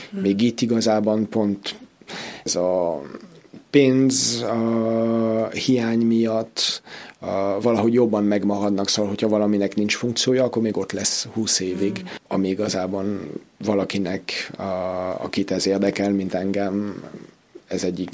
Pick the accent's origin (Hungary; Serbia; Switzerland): Switzerland; moved away; én a várost, ahonnan származok, Svájcban, újra felfedeztem, amikor elhagytam Svájcot